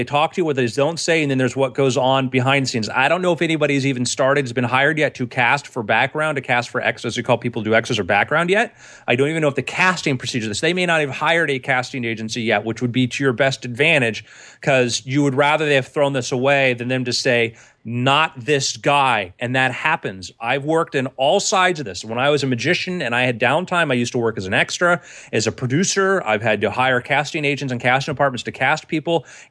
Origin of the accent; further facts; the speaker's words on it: Fort Lauderdale, Florida, United States; David Copperfield was shooting a TV special in my hometown in Fort Lauderdale.